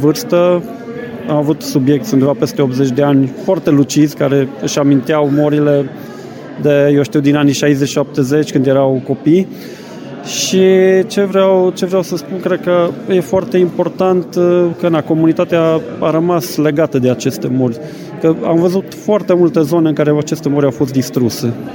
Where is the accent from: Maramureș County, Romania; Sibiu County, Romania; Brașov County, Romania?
Sibiu County, Romania; now in Rudăria, Romania; pentru mine e ca a doua casă Rudăria și mă simt bine aici în Banat, chiar dacă sunt ardelean.